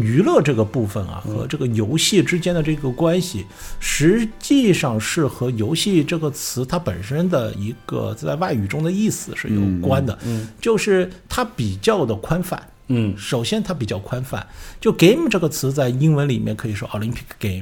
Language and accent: Chinese; China; 我们中国人呢，有时候会把奥林匹克这个看得特别的严肃